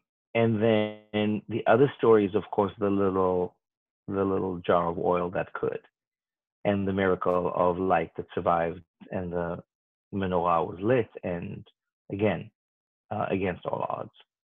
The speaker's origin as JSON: {"language": "English", "country": "Israel", "tie": "born or raised there", "said": "growing up in Israel"}